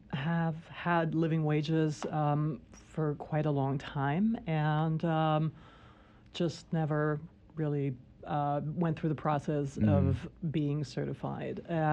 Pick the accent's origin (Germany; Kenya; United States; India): Germany; English is a second language; I'm from Germany, mm-hmm. So it's a country where a lot of things are a little different.